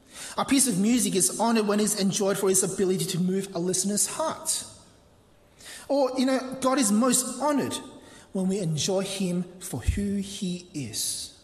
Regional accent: Hong Kong; Maybe it was the way, how I grew up in Hong Kong

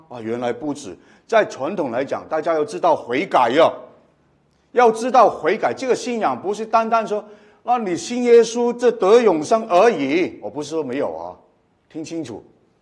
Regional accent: Macau; now in Australia; 大家知道我澳门长大

